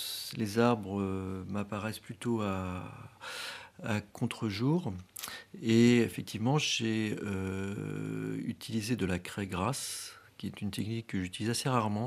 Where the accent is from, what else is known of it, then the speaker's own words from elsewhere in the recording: Saint-Brieuc, Brittany, France; born there; si je suis né à Saint-Brieuc, effectivement je n'y ai pas vécu. D'accord. C'était la ville de mes grands-parents, donc je connais un petit peu. Mais j'ai quand même pas mal bougé en Bretagne.